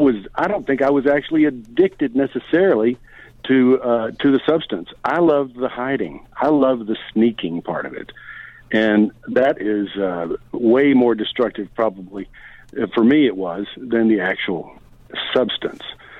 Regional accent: Texas, United States; now in Nashville, United States; I'm living in Nashville. You know, I'm up to my eyeballs in country music. I grew up in Texas. It is who I am.

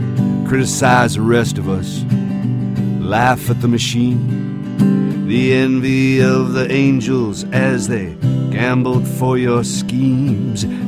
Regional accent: Canada; Yeah, I'm Canadian, but I haven't lived here. I've lived away for almost half of my life.

